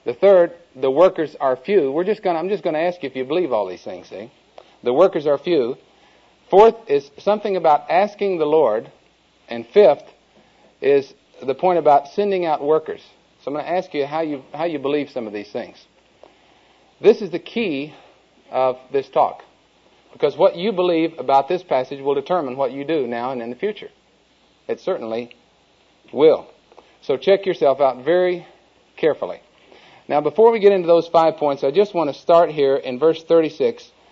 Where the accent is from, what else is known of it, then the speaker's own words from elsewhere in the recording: Oklahoma, United States; accent: Oklahoma; And if my Oklahoma accent bothers you or my Singapore accent bothers you, please raise your hand